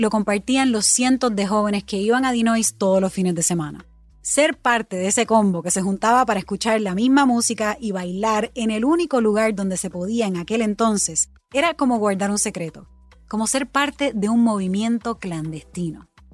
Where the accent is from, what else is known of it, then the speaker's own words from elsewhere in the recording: Puerto Rico; corresponsal de CBS News y una boricua nacida y criada en Puerto Rico, la cuna del reggaetón.